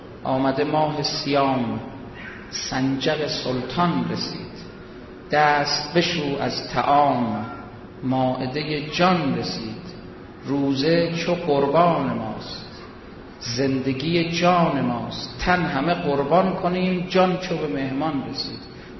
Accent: Mashhad, Razavi Khorasan, Iran; خیلی ها شنیدن ما مشهدیم، میخوایم بیایم مشهد، دانشوی مشهدیم

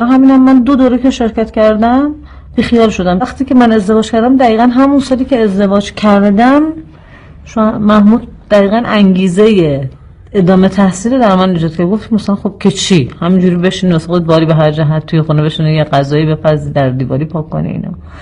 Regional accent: Tehran, Tehran Province, Iran; born there; اول شهریور 48 تو منطقه نازیاباد تهران به دنیا اومدم. فکر کنم یکی از محله‌های قدیمی تهرانه

